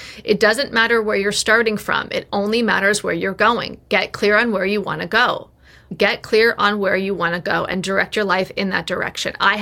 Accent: United States; being in Australia as an American and never having been there before

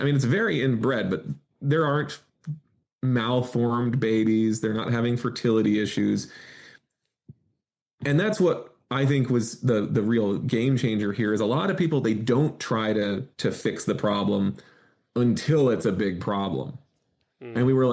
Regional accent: North Dakota, United States; I grew up in Western North Dakota, and my grandfather had horses

